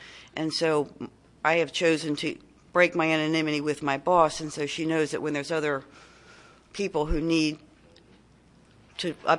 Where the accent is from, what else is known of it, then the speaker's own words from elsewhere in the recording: Maryland, United States; At that time, I'm from Tri-County area, and it's a large area as far as surface area.